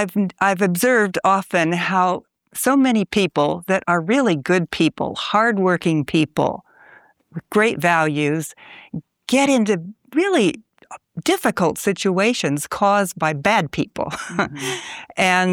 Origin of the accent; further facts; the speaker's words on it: Venice, Veneto, Italy; my first book, which was a memoir about growing up in Venice.